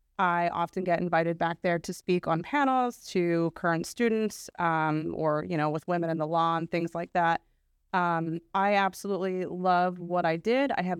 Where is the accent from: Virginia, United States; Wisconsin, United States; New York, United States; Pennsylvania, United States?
Pennsylvania, United States; So I did grow up here. I was born and raised in Bucks County.